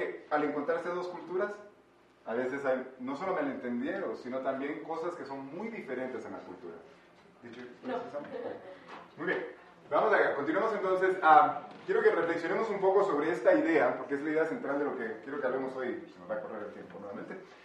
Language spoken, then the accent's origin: Spanish; Guatemala; Yo crecí en Guatemala, no sé cuántos de ustedes han ido a Guatemala.